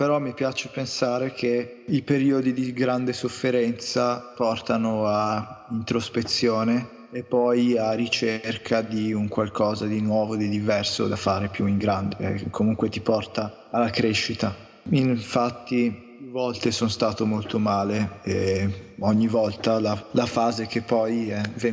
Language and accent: Italian; Milan, Lombardy, Italy; Sono nato e cresciuto a Milano. Sono stato fortunato di andare alla scuola internazionale che mi ha permesso di imparare l'inglese prima ancora dell'italiano